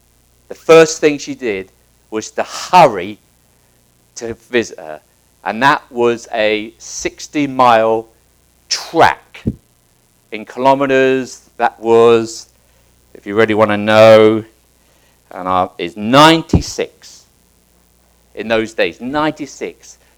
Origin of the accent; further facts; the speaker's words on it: England, United Kingdom; Now, growing up in England, I've been to a few Anglican churches